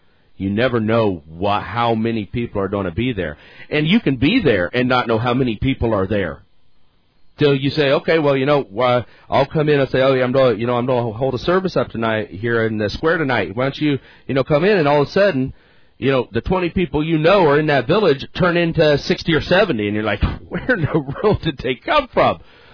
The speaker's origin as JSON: {"language": "English", "region": "Ohio", "country": "United States", "said": "you know, we're from Ohio, and we don't know what an arroyo is."}